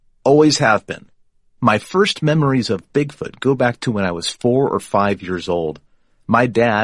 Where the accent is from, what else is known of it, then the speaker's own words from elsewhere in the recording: California, United States; Growing up in California, I'd go camping a lot with my family, especially in Sequoia National Park.